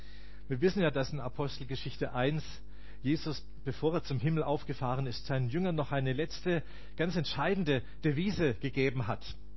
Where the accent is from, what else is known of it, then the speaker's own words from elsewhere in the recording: Baden-Württemberg, Germany; ich bin ja im Württembergischen aufgewachsen und habe das andere gehört